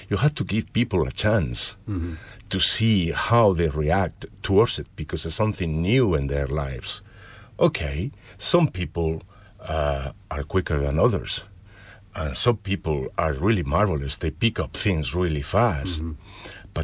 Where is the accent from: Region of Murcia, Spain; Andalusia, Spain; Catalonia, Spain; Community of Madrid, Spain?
Community of Madrid, Spain; Madrid; now in Ireland; I'm from Madrid.